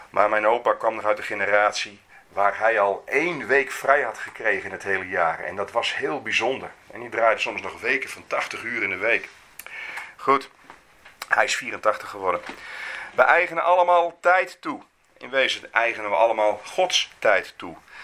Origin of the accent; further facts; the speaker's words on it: Netherlands; want wij hoeven als Nederlander niet te leren om ook eens een keer aan jezelf te denken.